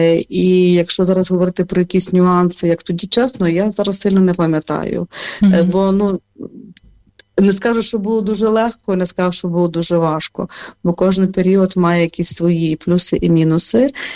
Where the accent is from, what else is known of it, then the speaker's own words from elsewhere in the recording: Lviv, Lviv Oblast, Ukraine; коли я, наприклад, сказала, що я зі Львова